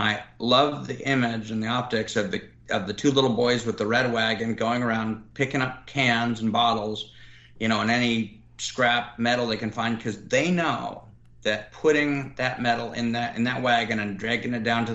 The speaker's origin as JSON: {"language": "English", "town": "Reno", "region": "Nevada", "country": "United States", "tie": "born or raised there", "said": "The area I grew up in around Reno, Nevada, up by Lake Tahoe, was being engulfed in two major wildfires."}